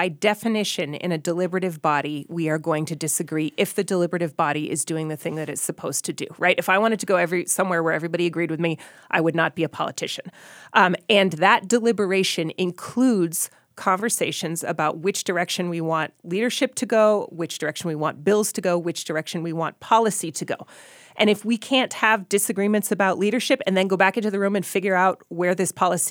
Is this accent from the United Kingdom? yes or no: no; New Hampshire, United States; I grew up in New Hampshire. People in my family have guns, right? People in my family hunt.